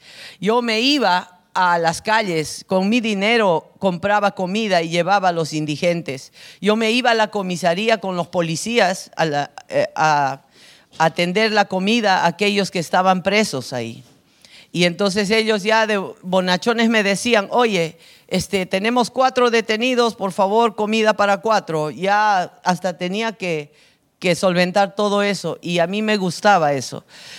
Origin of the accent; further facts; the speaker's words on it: Huancayo, Junín, Peru; also born or lived in Finland; Cuando yo regresé de Finlandia a Perú, muy bonito, entusiasta, empecé a traer conciertos cristianos a mi pueblo, a Huancayo, que es una ciudad de más o menos 800,000 habitantes.